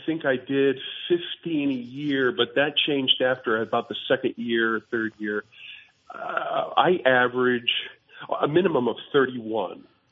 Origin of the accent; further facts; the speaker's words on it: Montpelier, Vermont, United States; Anyway, I come from Montpelier, Vermont, population 5,000.